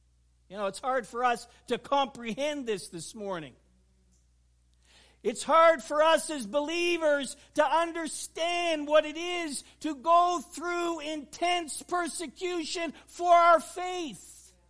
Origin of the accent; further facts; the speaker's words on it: New Brunswick, Canada; also born or lived in Nova Scotia; Actually, where I grew up in New Brunswick, that hurricane coming and devastating parts of Newfoundland and Nova Scotia